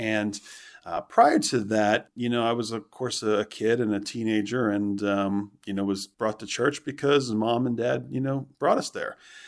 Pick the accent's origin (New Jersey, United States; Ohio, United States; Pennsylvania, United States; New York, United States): Pennsylvania, United States; Lewisburg; I was born and raised in Lewisburg, Pennsylvania, which is actually the area that we came here from.